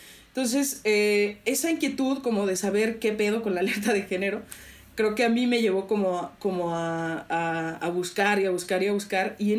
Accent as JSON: {"language": "Spanish", "town": "Matehuala", "region": "San Luis Potosí", "country": "Mexico", "said": "cuando me vengo de Matehuala a San Luis"}